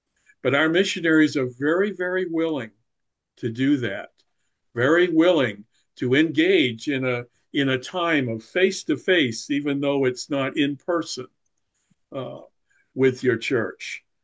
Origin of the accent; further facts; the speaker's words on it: Maine, United States; I'm from Maine.